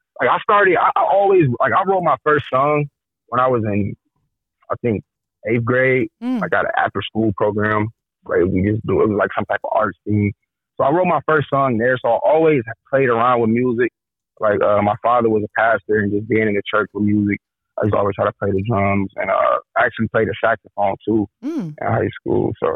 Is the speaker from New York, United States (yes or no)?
no; Grand Rapids, Michigan, United States; Yes, ma'am. Yep. Born and raised in Grand Rapids. Yep.